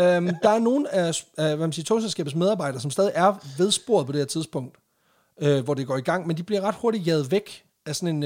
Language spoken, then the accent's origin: Danish; Jutland, Denmark; der kan man godt mærke, at vi er fra Jylland